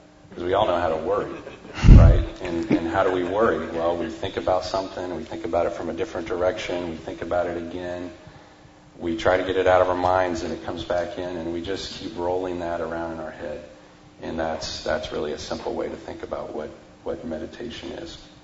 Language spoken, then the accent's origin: English; New Zealand; We grew up in New Zealand for a while.